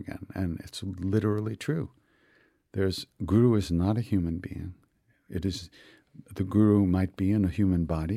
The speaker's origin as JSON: {"language": "English", "region": "New York", "country": "United States", "tie": "born or raised there", "said": "I grew up on Long Island."}